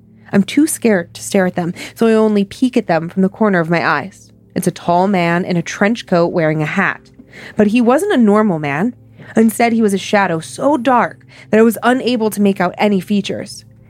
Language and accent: English; Australia; also born or lived in Oxford, United Kingdom; I'm originally from Australia, and after finishing my bachelor's degree in Sydney, I moved to Oxford in England to start my master's degree.